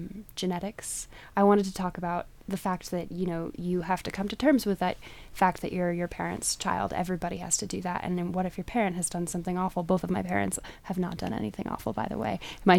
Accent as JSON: {"language": "English", "town": "Fort Collins", "region": "Colorado", "country": "United States", "said": "I'm from Fort Collins, and I've lived in many different houses in Fort Collins, and most of them have been on, like, cul-de-sacs, smaller suburban streets"}